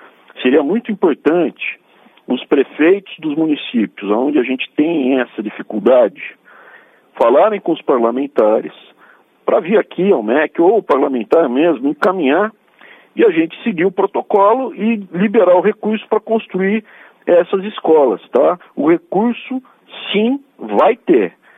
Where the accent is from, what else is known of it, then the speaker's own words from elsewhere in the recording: São Paulo, Brazil; now in Brasília, Brazil; eu sou de São Paulo, né? Mas estando aqui em Brasília